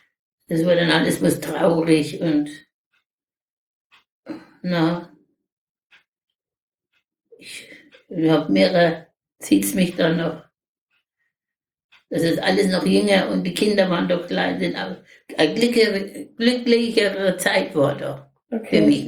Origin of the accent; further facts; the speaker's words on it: Świdnica, Lower Silesian Voivodeship, Poland; born there; In Schweidnitz in Niederschlesien.